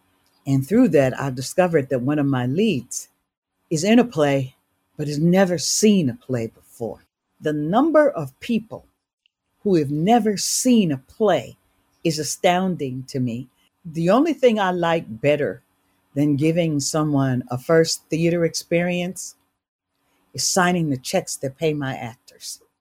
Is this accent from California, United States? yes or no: yes; Vallejo, California, United States; also born or lived in Chicago / Berkeley; I am from Stateline, Mississippi. I was actually born in Chicago, Illinois, and I have been in California ever since I was a very small child.